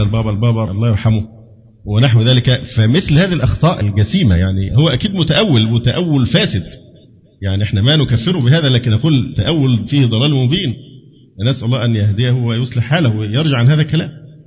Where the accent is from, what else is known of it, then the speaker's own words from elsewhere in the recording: Egypt; مسمار جحا اللي ينفع عندنا في مصر اللعب بهذه الورقة